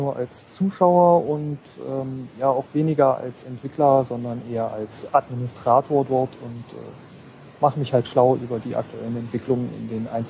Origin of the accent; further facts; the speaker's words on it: Leipzig, Saxony, Germany; Also ich komme aus Leipzig